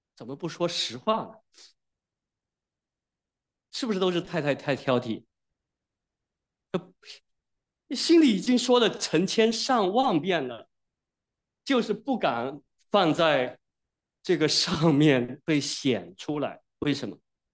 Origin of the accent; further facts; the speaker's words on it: Wenzhou, Zhejiang, China; 现在不用中国人，只有我一个温州人。